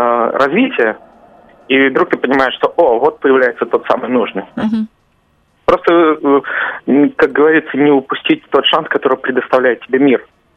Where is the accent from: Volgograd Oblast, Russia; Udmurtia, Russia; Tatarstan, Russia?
Udmurtia, Russia; Izhevsk; я тоже хочу поставить спектакль в родном Ижевске